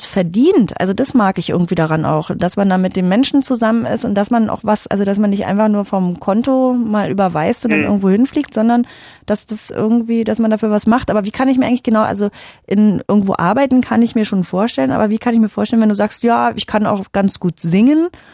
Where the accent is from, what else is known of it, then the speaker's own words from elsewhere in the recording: Saxony-Anhalt, Germany; ich komme aus Sachsen-Anhalt, das ist genauso schön wie Portugal.